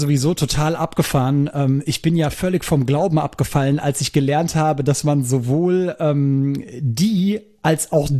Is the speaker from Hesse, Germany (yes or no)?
yes; Hesse, Germany; accent: Hessian dialect; Ich wurde diese Woche von einer guten Freundin, die jetzt schon seit einigen Jahren hier in Hessen lebt, aber noch immer so ihre Schwierigkeiten mit unserem Dialekt hat